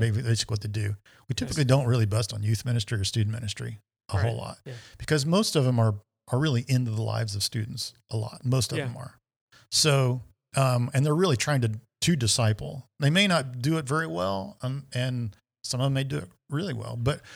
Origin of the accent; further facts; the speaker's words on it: Indiana, United States; So Rob and I took maybe 6 months off where we moved back to Indiana. I lived in my hometown, was incredibly miserable for 6 months.